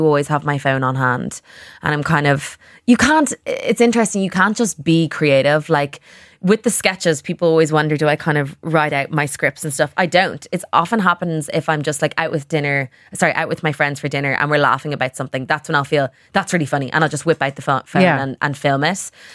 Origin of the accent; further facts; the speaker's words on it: Ireland; now in London, United Kingdom; being an Irish person in London